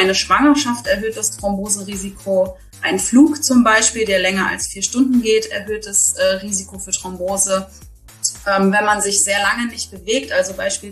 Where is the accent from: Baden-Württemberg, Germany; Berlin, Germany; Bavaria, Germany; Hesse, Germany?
Hesse, Germany; Eschwege; now in Erfurt, Germany; ich bin 27 Jahre alt. Ich komme ursprünglich aus Eschwege, lebe aber inzwischen in Erfurt